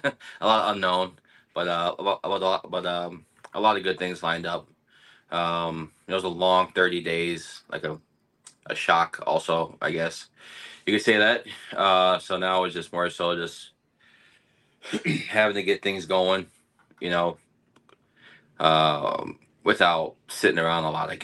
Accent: Minnesota, United States; I'm from Minnesota, and, you know, I drove it.

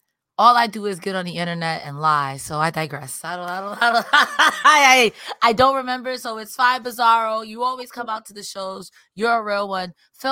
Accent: Winnipeg, Manitoba, Canada; I'm from Winnipeg, you idiot.

